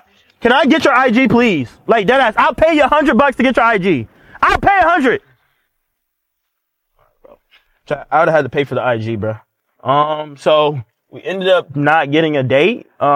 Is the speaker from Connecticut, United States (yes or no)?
no; Florida, United States; Sorry, I'm from Florida. We do that around there.